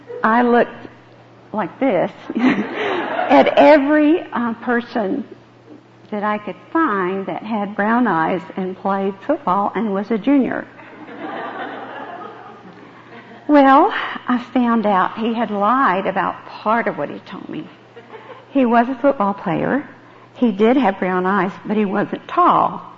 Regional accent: the South, United States; most of us growing up in the South know what that is and what it's like to live that way.

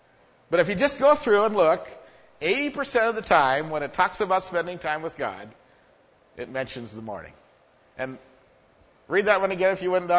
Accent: Idaho, United States; where I grew up in Idaho, we used to have a lot of trains.

